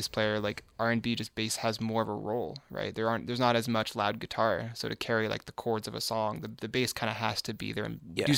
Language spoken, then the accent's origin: English; Seattle, Washington, United States; so I'm from Seattle originally